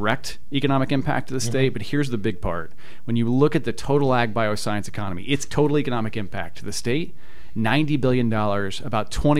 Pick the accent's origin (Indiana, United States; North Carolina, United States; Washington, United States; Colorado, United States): Indiana, United States; So I grew up here in Indiana, spent 5 years on active duty in the Army.